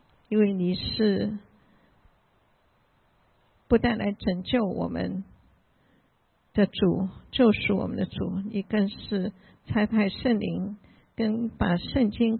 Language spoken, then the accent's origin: Chinese; Taiwan; also born or lived in Shanghai, China; 我出生在上海，那七岁的时候就是逃难哈，到台湾去。